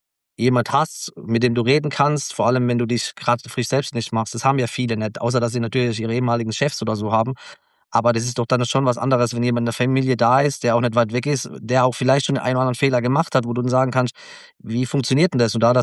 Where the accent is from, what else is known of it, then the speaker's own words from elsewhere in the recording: Ketsch, Baden-Württemberg, Germany; Ich bin, wir sind Vorderpfälzer, so weit sind wir nicht weg, ne?